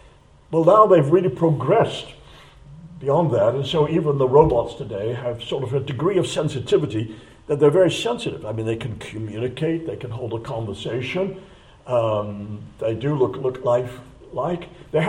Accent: England, United Kingdom; To my shame, I have to say that as English people, we have looked upon the members of the continent as a very different breed altogether than what we British are. We are English.

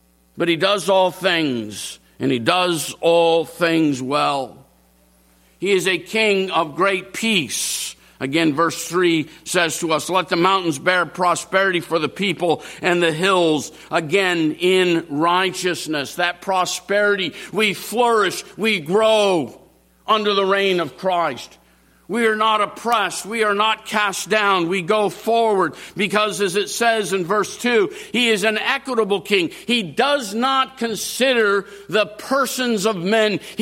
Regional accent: United States; For me, as an American, who, though I recognize that in our own country there is a lot of deceit and greed

